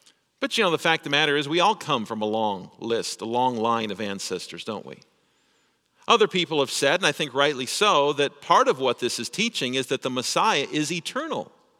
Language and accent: English; Ripon, Yorkshire and the Humber, United Kingdom; I told someone on the other end that I was from Ripon.